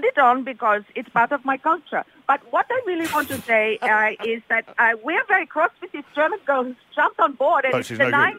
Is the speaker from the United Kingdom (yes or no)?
no; Pakistan; Well, I'm from Pakistan.